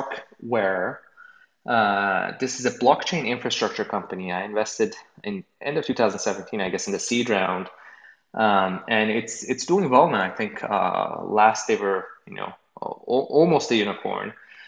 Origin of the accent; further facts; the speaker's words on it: Tehran, Tehran Province, Iran; moved away as an adult; now in United States; I'm an immigrant in this country. I came from Tehran, Iran. I actually grew up there, started a company, went to school, and eventually found my way in Silicon Valley